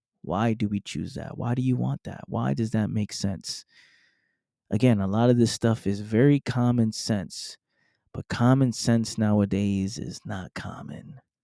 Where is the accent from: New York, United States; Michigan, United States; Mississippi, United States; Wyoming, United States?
New York, United States; New York City; born and raised in the Bronx. Born and raised in the Bronx, New York.